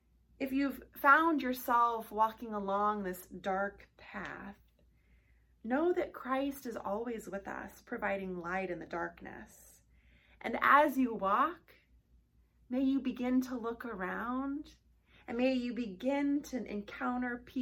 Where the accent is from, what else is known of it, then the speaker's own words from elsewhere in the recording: Nebraska, United States; I'm from Nebraska, so I don't have a ton of hiking experience